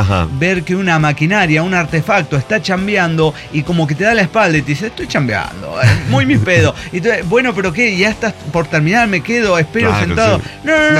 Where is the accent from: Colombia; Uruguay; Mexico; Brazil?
Mexico; Chetumal, Quintana Roo; de Chetumal, Quintana Roo.